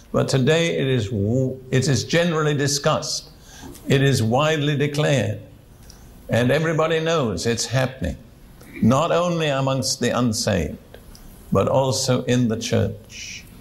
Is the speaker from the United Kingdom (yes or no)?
yes; United Kingdom; I grew up in Britain between the two world wars.